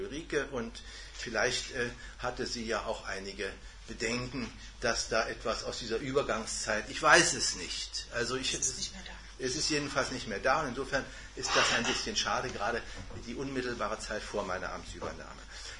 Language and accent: German; Magdeburg, Saxony-Anhalt, Germany; born there; Wurde also meine Geburtsstadt Magdeburg angeschrieben.